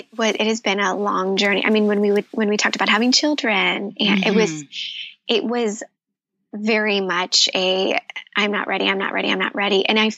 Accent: Midwest, United States; So I grew up in the Midwest.

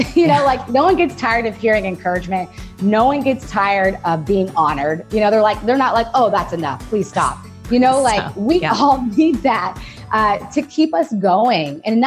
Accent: Texas, United States; now in San Francisco, United States; You know, I'm originally from Texas, so I always got to shout that out. Texas girl

